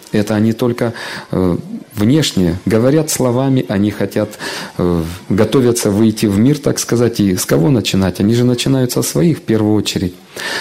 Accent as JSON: {"language": "Russian", "town": "Kislovodsk", "region": "Stavropol Krai", "country": "Russia", "tie": "born or raised there", "said": "я еще в детстве жил в Кисловодске"}